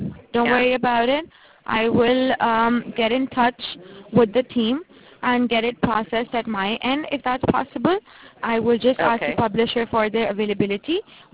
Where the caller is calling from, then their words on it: New York, United States; I'm calling you from New York. We follow the Eastern Time Zone.